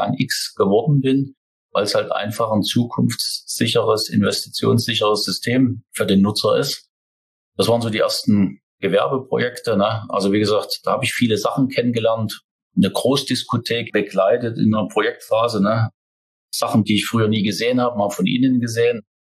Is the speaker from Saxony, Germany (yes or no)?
yes; Saxony, Germany; Wirst du das als Sachse, der in Thüringen lebt, auch ein paar Jahre im Sauerland aushalten? Ne? Wir sind als Sachsen, als Thüringer sehr standorttreu